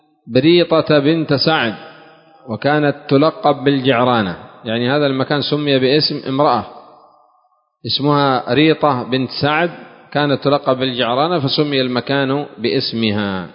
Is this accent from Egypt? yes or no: no; Yemen; لو كان عندنا في اليمن كان قد نبشوه وعملوا الزفلت فوقه.